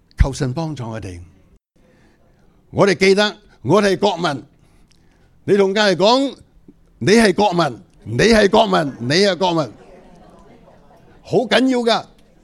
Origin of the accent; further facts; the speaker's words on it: Hong Kong; 好多时候我在我从香港来的时候，我都是申请慢慢一年一年的那个专业准证。